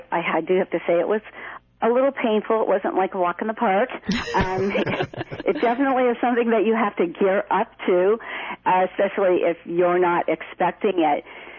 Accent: San Juan Capistrano, California, United States; I am from San Juan Capistrano

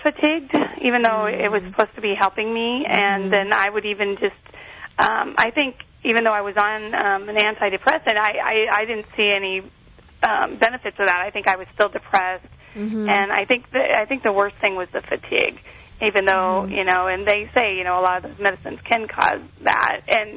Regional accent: Lancaster, California, United States; I'm from Lancaster, California, and I'm a teacher, third grade teacher.

